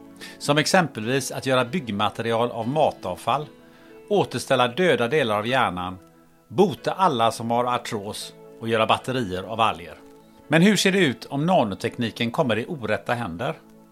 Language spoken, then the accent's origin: Swedish; Gothenburg, Västra Götaland County, Sweden; jag är ju från Göteborg